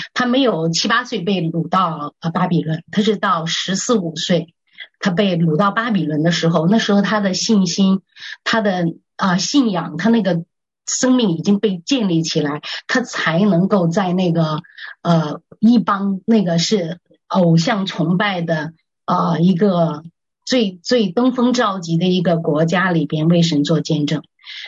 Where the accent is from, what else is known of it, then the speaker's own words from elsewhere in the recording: China; 我们从大陆出来的